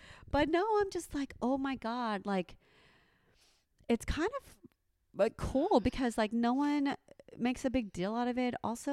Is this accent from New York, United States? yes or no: no; Houston, Texas, United States; in Houston. Yeah, I went to University of Houston.